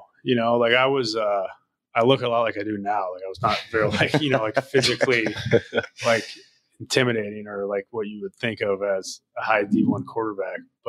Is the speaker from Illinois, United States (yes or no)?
yes; Lake Bluff, Illinois, United States; Lake, yeah, I'm from Lake Bluff.